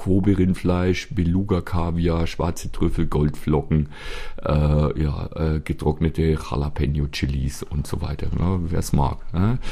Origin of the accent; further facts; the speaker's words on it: Bavaria, Germany; habe ich in meinem Leben noch nie gegessen, gibt es bei uns in Bayern eigentlich nicht.